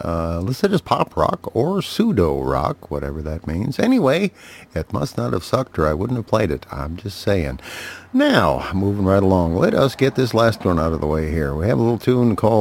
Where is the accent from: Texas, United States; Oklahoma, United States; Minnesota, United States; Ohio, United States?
Minnesota, United States; Duluth; Auntie Anne is actually out of Duluth, Minnesota, my hometown.